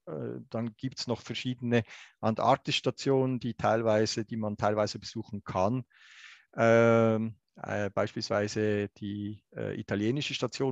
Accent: Switzerland; Das schmerzt mich als Schweizer schon sehr.

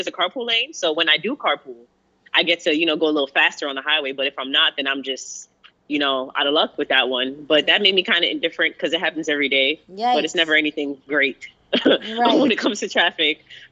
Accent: New York City, New York, United States; now in Los Angeles, United States; I am from New York originally. I was born in the Bronx. Hey. Now currently living in Los Angeles.

